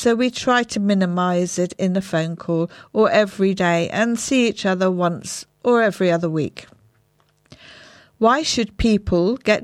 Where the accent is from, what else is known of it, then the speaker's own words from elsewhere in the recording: Great Yarmouth, East of England, United Kingdom; I was born in Yarmouth in the James Paget Hospital, and then I lived in Hopton Holiday Village, which was very pleasant.